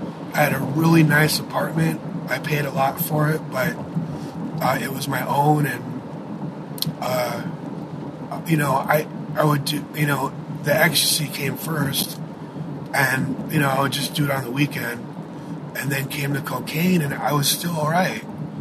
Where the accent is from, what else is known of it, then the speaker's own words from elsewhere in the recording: Chicago, Illinois, United States; And then I moved here because my family's here and I grew up here in Chicago, and it's not too hard to find here either.